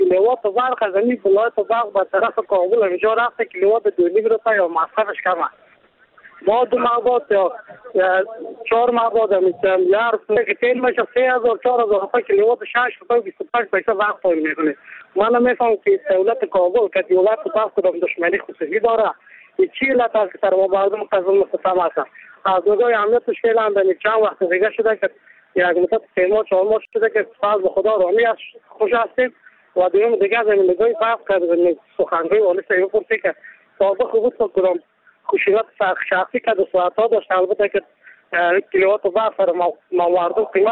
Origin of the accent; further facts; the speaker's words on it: Mazar-i-Sharif, Balkh, Afghanistan; از مزار شریف هستم.